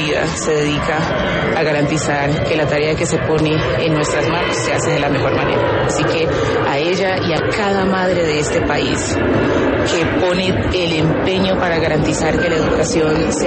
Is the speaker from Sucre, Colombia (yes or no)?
no; Istmina, Chocó, Colombia; also born or lived in Cali; Allí regresamos al municipio de Ismina, al departamento del Chocó, y desde preescolar estudié en la Escuela Normal Superior Nuestra Señora de las Mercedes